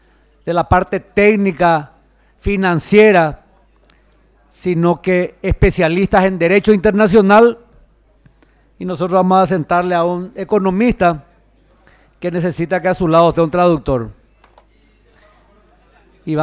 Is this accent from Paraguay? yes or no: yes; Paraguay; donde como paraguayo tengo el mismo interés que cada uno de nosotros y de cada uno de los 7 y pico millones de paraguayos